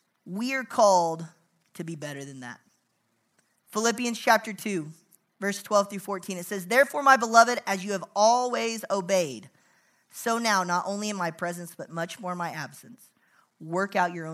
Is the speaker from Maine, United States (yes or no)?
no; Mannford, Oklahoma, United States; I grew up in Manford. Manford's right next to Cleveland.